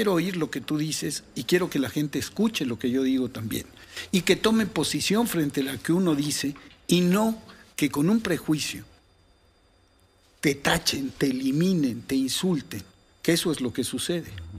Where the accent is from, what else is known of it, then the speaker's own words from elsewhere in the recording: Guatemala; Y primero soy guatemalteco, luego soy viejo decrépito